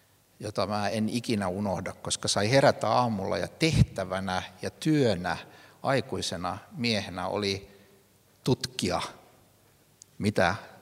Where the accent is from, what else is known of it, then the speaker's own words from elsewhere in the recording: Turku, Southwest Finland, Finland; born there; Mä tulen Turusta kahdessa merkityksessä. Mä oon syntynyt Turussa ja sitten mä tulin äsken Turusta.